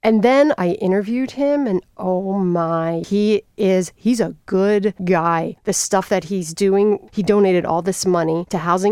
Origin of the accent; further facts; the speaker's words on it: Philadelphia, Pennsylvania, United States; I grew up in Philly.